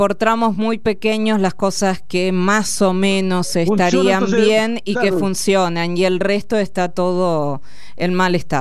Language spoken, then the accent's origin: Spanish; Carlos Casares, Buenos Aires Province, Argentina; yo que soy de Carlos Casares, provincia de Buenos Aires, te cuento